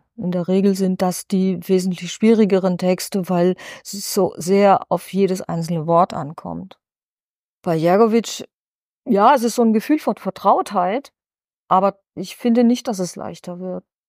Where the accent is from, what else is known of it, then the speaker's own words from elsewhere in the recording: Germany; ich als Deutsche, die Serbisch oder Kroatisch konnte, also in dem Fall überwiegend Kroatisch